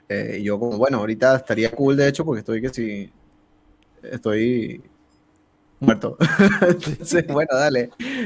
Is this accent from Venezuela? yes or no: yes; San Cristóbal, Táchira, Venezuela; moved away; De San Cristóbal.